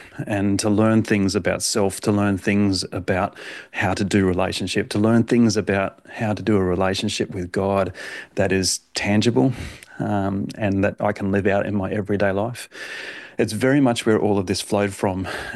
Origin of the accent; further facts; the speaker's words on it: Australia; accent: Australian; as most can tell from my accent, I'm from Australia, and I've grown up in a pastor's family